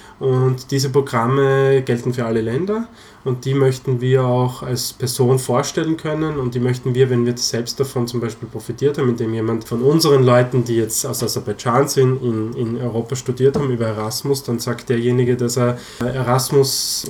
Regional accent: Styria, Austria; in meine Heimatgemeinde zu tragen. Das ist in der Steiermark gewesen.

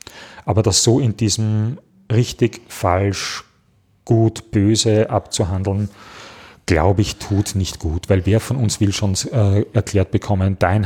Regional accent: Vienna, Austria; Ich als Wiener kann leicht kein Auto haben.

